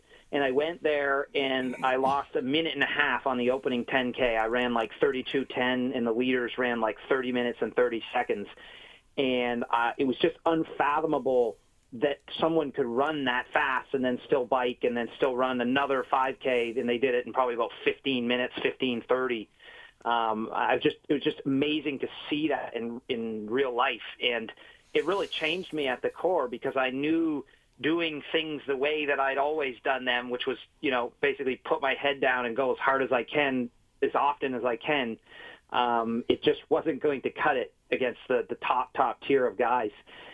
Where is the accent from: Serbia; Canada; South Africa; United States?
Canada; especially, you know, as a Canadian and as an Ironman